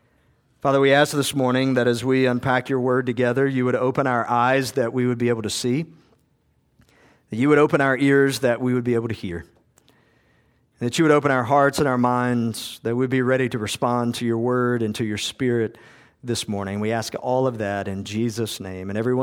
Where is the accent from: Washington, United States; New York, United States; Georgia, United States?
Georgia, United States; I grew up in South Georgia.